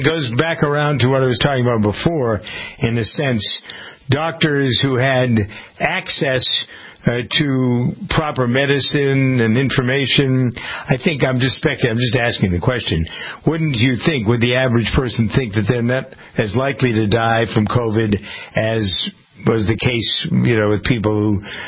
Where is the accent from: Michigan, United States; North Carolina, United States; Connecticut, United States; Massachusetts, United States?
Massachusetts, United States; Framingham; I was just looking at an obit from a fellow who was a doctor in my hometown of Framingham